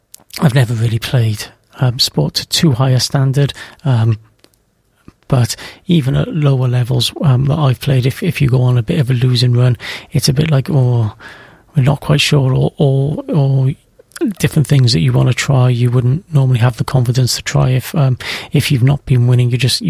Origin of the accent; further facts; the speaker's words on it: Wales, United Kingdom; because I think we need some glimmer of hope there as Welsh people.